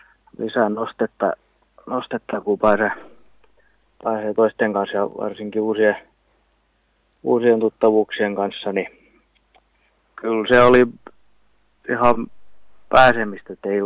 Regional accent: Mynämäki, Southwest Finland, Finland; kun mä oon tästä Mynämäestä kotoisin

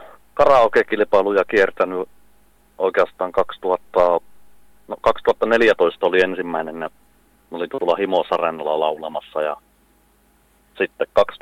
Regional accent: Kolari, Lapland, Finland; accent: Kolari dialect; now in Härmä, Finland; No minä olen tuolta Kolarista kotoisin, mutta 16 vuotta täällä Härmässä asunut nyt.

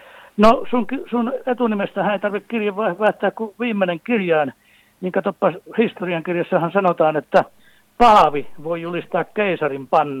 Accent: Ludvika, Dalarna County, Sweden; born there; minähän olen muuten sillä puolella syntynyt. Mä olen syntynyt Ludvikassa Taalaimaalla.

